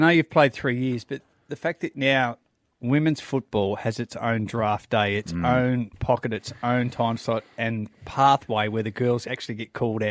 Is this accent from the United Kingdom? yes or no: yes; Scotland, United Kingdom; I'm Scottish.